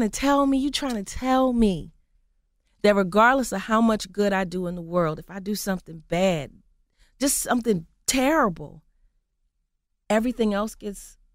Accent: Philadelphia, Pennsylvania, United States; I'm from North Philly. Bill Cosby's is from North Philly.

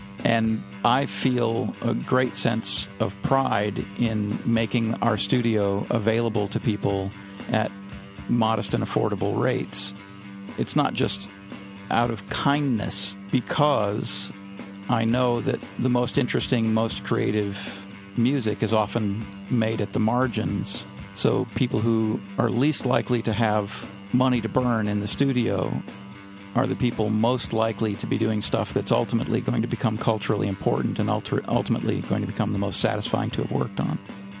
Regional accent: Montana, United States; now in Chicago, United States; I grew up in Montana on a mountain in an area called Grant Creek. My upbringing was largely rural, hunting, fishing, the great outdoors, distance from other people, that sort of thing.

